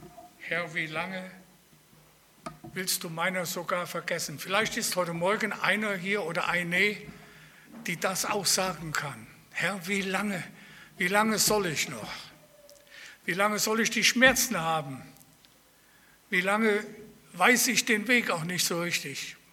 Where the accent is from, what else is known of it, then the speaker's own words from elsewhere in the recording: Germany; now in Aalen, Germany; und komme aus Aalchen, gebürtig aus Weidenau.